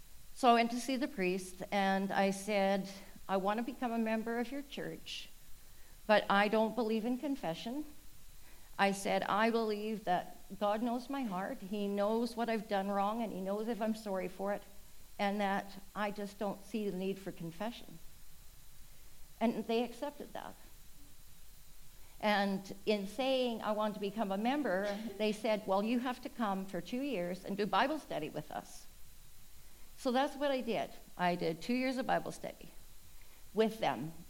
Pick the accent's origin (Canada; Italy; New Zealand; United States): Canada; Boston Bar, British Columbia; I grew up first off in Boston Bar, which is a very tiny community. We had an Anglican church.